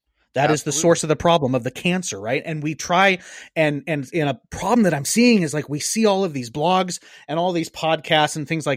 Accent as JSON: {"language": "English", "region": "Louisiana", "country": "United States", "said": "and I'm Cajun here, guys."}